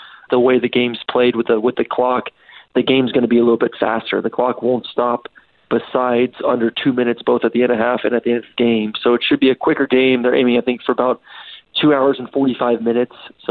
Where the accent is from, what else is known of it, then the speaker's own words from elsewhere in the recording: Tampa, Florida, United States; also born or lived in Georgia / Kansas City; Yeah, so I grew up here in Tampa and then had the fortunate ability to go on and play football at the University of Georgia.